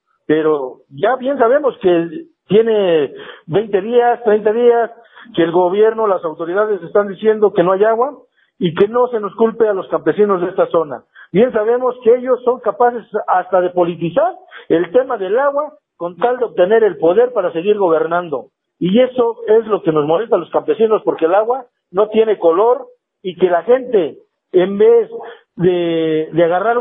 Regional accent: Mexico; nosotros somos mexicanos y tenemos derecho

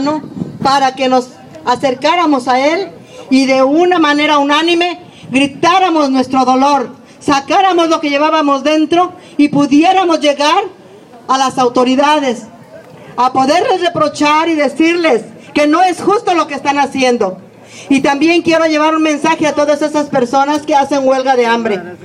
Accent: Pajacuarán, Michoacán, Mexico; yo soy una madre de familia, vengo de Michoacán, vengo de Pajacuarán, Michoacán, y tengo 4 hijos desaparecidos

